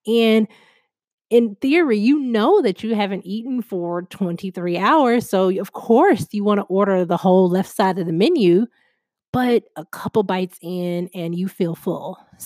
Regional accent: Chicago, Illinois, United States; So, I honestly hate being cold because I'm from Chicago.

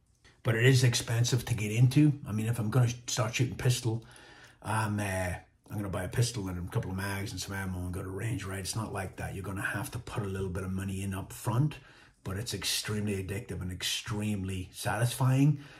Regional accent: Dundalk, County Louth, Ireland; I was stationed in Dundalk. I grew up in Dundalk. I grew up in Black Rock. Stationed in Dundalk initially for a couple of years in the infantry

